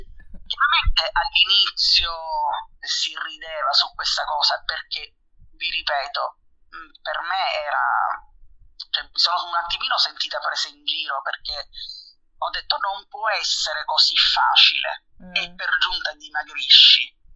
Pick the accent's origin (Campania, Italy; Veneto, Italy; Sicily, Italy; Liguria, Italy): Sicily, Italy; Catania; sono di Catania e sono un vigilante.